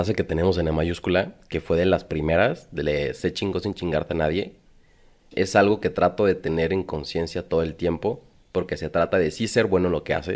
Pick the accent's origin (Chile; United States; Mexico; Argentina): Mexico; Guadalajara, Jalisco; como tapatíos mochos